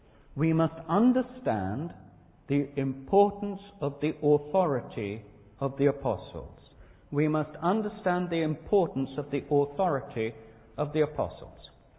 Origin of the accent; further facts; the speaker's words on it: India; born there; I was born in India